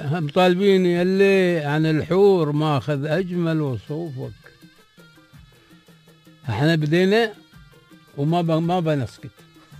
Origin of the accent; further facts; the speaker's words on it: United Arab Emirates; نحن كاماراتيين